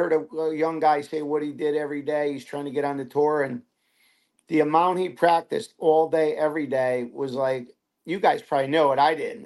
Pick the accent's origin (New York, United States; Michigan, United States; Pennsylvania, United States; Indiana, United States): New York, United States; Troy; This is my hometown. And to see it just gets better and better and better. I represent South Troy.